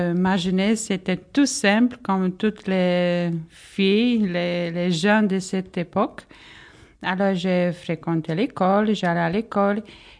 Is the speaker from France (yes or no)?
no; Poland; French is a second language; je suis polonaise. J'habitais en Pologne, dans une petite ville très jolie.